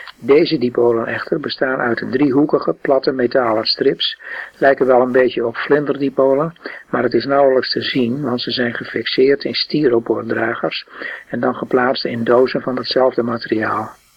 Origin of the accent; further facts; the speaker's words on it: Groningen, Netherlands; born there; als geboren Groninger met ouders uit de kop van Drenthe